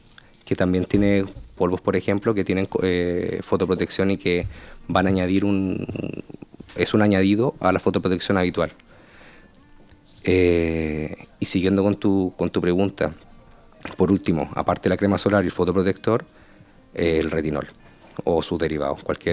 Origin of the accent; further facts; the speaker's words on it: Chile; moved away as an adult; primero que todo soy chileno. Y allí yo trabajé como médico familia 7 años.